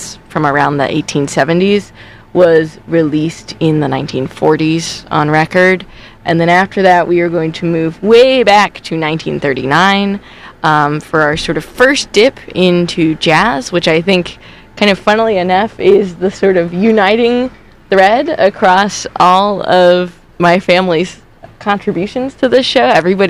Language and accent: English; Natchitoches, Louisiana, United States; which I don't know why this song reminds me of my hometown, but it does, which is probably a very romanticized version of Natchitoches, but that's okay.